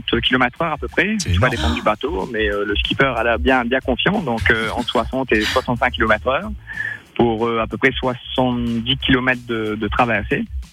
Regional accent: Mauritius; Donc moi, je suis mauricien.

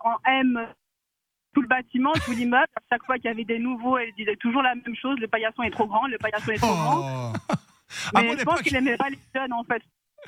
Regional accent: Valais, Switzerland; now in France; J'ai quitté le Valais pour la France.

